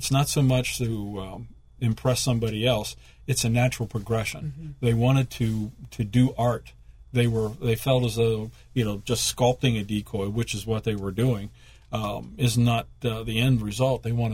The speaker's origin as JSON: {"language": "English", "region": "Pennsylvania", "country": "United States", "tie": "born or raised there", "said": "You know, I grew up in Pennsylvania hunting pheasants"}